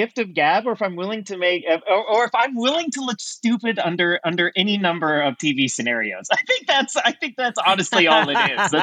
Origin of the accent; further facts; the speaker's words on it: Broken Bow, Oklahoma, United States; So no, I'm from Broken Bow, Oklahoma.